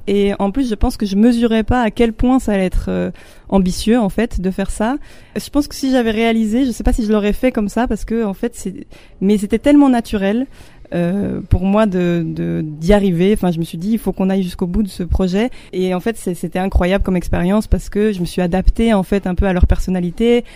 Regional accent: Bourgogne-Franche-Comté, France; Alors moi, j'ai grandi dans le Jura, j'habite encore dans le Jura, enfin, voilà, c'est vraiment ma région.

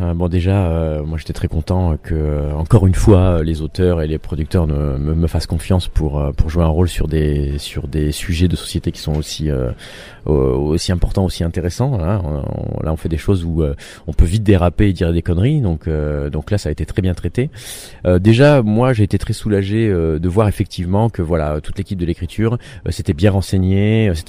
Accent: Montpellier, Occitanie, France; Moi je suis montpelliérain, hein, je suis un local on va dire.

